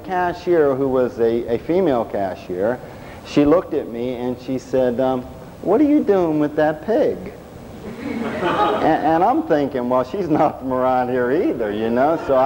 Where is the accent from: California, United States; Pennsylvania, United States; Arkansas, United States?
Pennsylvania, United States; Pittsburgh; moved away; also born or lived in Florida; which is my home state. I was born and raised in Pittsburgh. Left there in 1969, came back in 1992, and now living on the other side of the state, and live in an area called Lancaster County